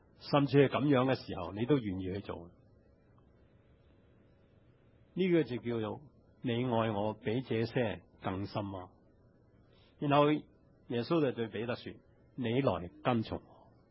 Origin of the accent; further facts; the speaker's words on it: Hong Kong; 今日我们香港人是很喜欢这一个随意往来的日子。